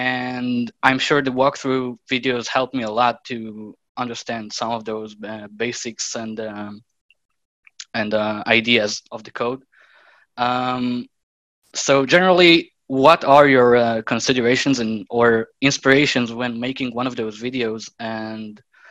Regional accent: Israel; I'm 21. I'm from Israel.

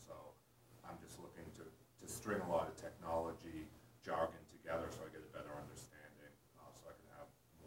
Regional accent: Andover, Massachusetts, United States; I live local here. I'm from Andover.

